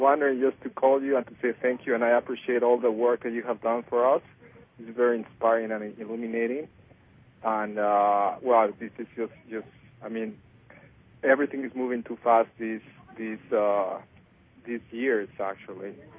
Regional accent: Mexico City, Mexico; Oh, Mexico City.

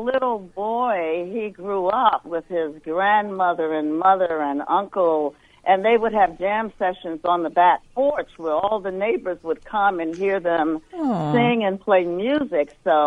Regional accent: New York City, New York, United States; Growing up in New York City in Harlem during those days, there were the community centers that developed the arts and the extracurriculum activities for kids, and that's how we started dancing.

